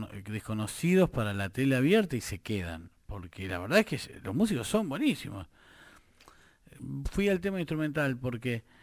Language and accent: Spanish; Rosario, Santa Fe, Argentina; yo soy de Rosario.